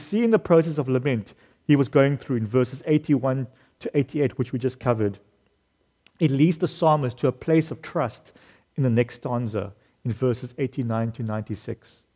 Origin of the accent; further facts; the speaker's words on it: Cape Town, Western Cape, South Africa; the oceans and the beaches in my hometown, Cape Town.